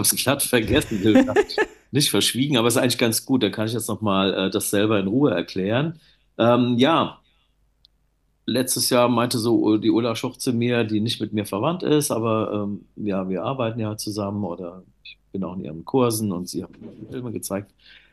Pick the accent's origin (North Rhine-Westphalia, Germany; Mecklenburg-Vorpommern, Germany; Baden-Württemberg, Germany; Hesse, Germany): Hesse, Germany; Ich bin groß geworden bei Frankfurt am Main in einem großen Garten. Meine Eltern kommen aus dem Dorf in Rhein-Hessen, sind ins Rhein-Main-Gebiet gezogen. Ich bin da groß geworden.